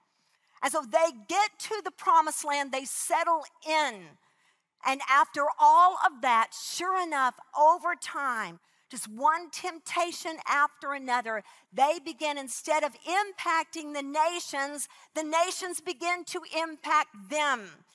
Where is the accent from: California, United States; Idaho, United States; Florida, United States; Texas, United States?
Texas, United States; Houston; I flew from Houston, of course, that's my hometown, into San Diego, a 3-hour and 1-minute flight.